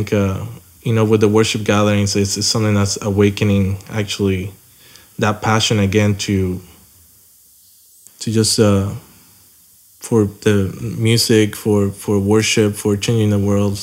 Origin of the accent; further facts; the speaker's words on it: Puerto Rico; also born or lived in El Salvador; I'm from Puerto Rico. I grew up in the north side of the island. My parents were missionaries to El Salvador for 6 years, and I lived there